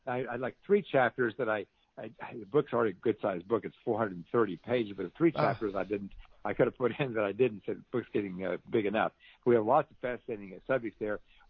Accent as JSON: {"language": "English", "region": "Texas", "country": "United States", "said": "I'm from Texas."}